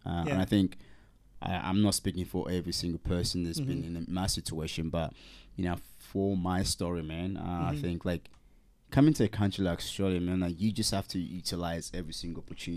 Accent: Eastern Province, Sierra Leone; also born or lived in Freetown; So I was born in Sierra Leone. Born in a little town called Lago Jasawabu. So it's like Kenema district, you know what I mean? But you know, then come to Freetown, and then the war happened.

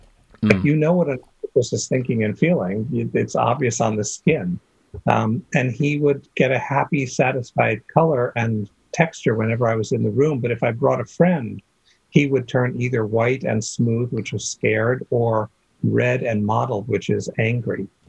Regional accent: San Francisco, California, United States; I grew up in San Francisco and there is an undeveloped area in the west northern part of the city that's cliff and beach.

